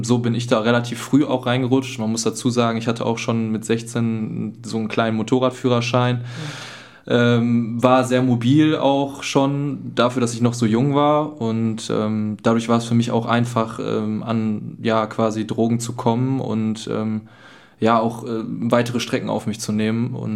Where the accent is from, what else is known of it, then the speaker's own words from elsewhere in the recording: North Rhine-Westphalia, Germany; ich bin 22 Jahre alt, Ich freue mich, heute hier sein zu dürfen. Ich komme aus der Nähe von Dortmund